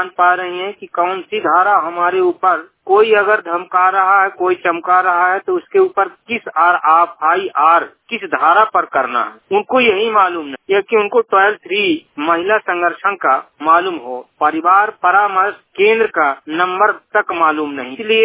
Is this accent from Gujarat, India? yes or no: no; Bharaula, Madhya Pradesh, India; ग्राम कोयलारी post भरौला तहसील बांधोगढ़ जिला उमरिया का निवासी